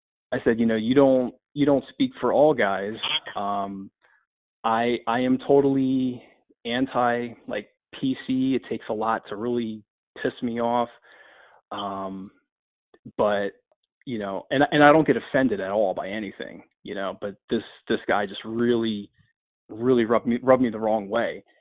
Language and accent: English; Philadelphia, Pennsylvania, United States; I'm from Philly. I won't be nice.